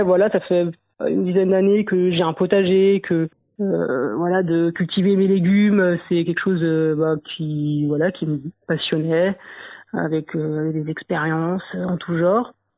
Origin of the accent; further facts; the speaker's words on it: Brittany, France; moved away as an adult; now in Le Mans, France; j'ai 35 ans, je suis originaire de Bretagne, en Ille-et-Vilaine exactement. Puis depuis 10 ans, je suis arrivée sur le Mans.